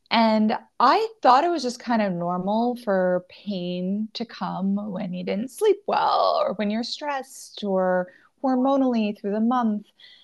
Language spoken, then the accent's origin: English; Virginia, United States; I was in Virginia growing up most of my life.